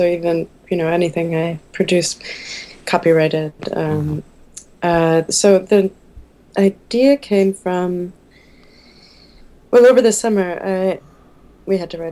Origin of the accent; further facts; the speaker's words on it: United States; being American, I saw a lot of inequalities and injustices